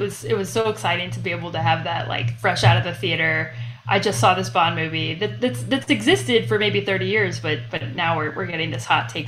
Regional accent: Georgia, United States; now in Denver, United States; I'm from Georgia, actually. So from Georgia, I grew up down south. Yeah, I grew up down south, just outside of Atlanta.

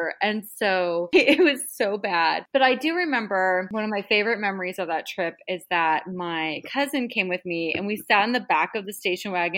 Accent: Portland, Oregon, United States; So when my father was arrested, we grew up really poor in Felony Flats.

